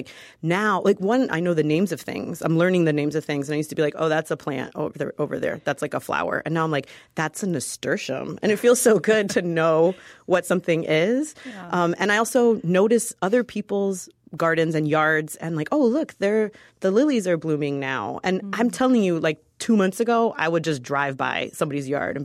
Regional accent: Florida, United States; I never encountered the zone concept growing up in South Florida

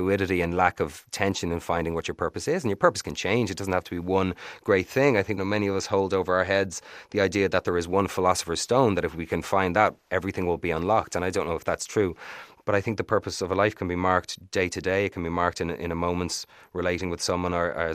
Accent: Ireland; And I think that is at times can stick us in a certain pattern of behaviors as Irish people, and some of it is beautiful and we have a great sense of community

